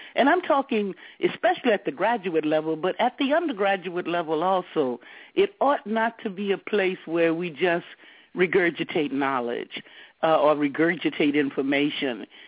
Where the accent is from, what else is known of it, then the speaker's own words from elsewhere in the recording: New Orleans, Louisiana, United States; I'm from New Orleans.